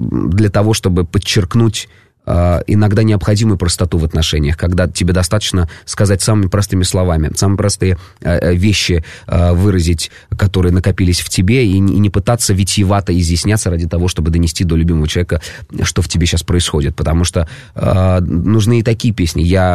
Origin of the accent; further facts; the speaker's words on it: Penza, Penza Oblast, Russia; потому что я сам, да, из Пензы